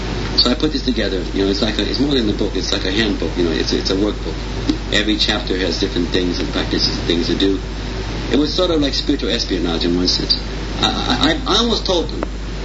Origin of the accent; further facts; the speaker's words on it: United States; Before I start working more in America, I'm American, but before I start doing more things here, and I'm just gradually getting back into America